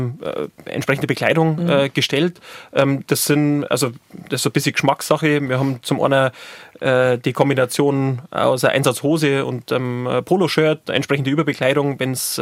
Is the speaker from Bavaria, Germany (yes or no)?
yes; Mittenwald, Bavaria, Germany; now in Partenkirchen, Germany; Also ich bin jetzt aus Mittenwald, jetzt in Partenkirchen daheim, und das ist halt touristisch sehr stark nachgefragt